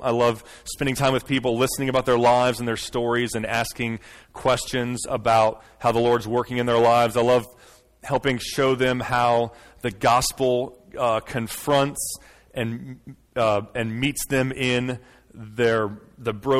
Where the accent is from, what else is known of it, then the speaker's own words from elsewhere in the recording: Smithfield, Virginia, United States; I grew up here in Smithfield. Not, I guess we're in Suffolk, but I grew up in Smithfield. Graduated from Smithfield High School in 2002, and then went off to James Madison University.